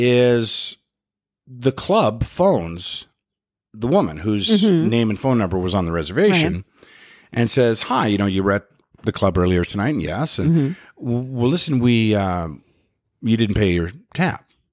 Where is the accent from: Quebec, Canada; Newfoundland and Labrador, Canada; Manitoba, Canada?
Manitoba, Canada; Winnipeg; So when I grew up in Winnipeg, there was the Assiniboine River.